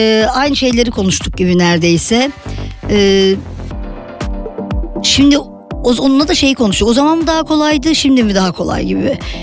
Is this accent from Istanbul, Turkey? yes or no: yes; Kadıköy, Istanbul, Turkey; Onun için ben Kadıköylüyüm.